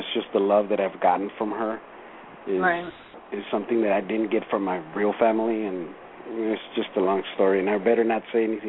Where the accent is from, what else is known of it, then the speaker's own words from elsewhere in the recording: El Paso, Texas, United States; now in Los Angeles, United States; I'm from El Paso, Texas, but I could never go back and live there anymore, because I visited one time in my 10 years that I've been here in L.A.